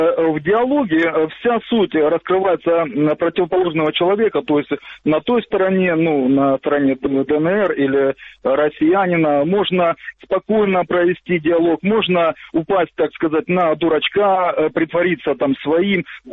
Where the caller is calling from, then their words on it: Kramatorsk, Donetsk Oblast, Ukraine; Краматорск.